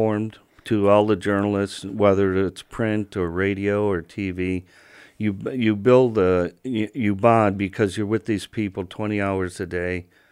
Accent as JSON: {"language": "English", "town": "Chicago", "region": "Illinois", "country": "United States", "tie": "born or raised there", "said": "Well, yeah, because I grew up in Chicago"}